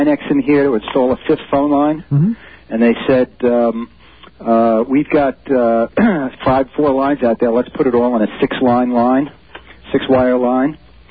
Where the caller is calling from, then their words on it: Larchmont, New York, United States; Hi, Larchmont.